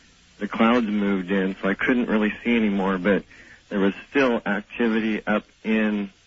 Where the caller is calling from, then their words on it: Whidbey Island, Washington, United States; I'm calling from Whidbey Island. I live right on the flight plan of the Air Force base here, the Navy base.